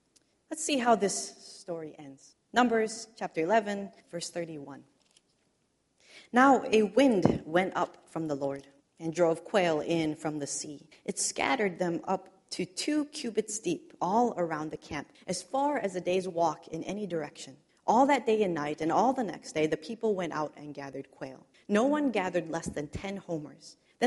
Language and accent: English; Illinois, United States; I grew up in Illinois. And in the Midwest, we have these things called thunderstorms.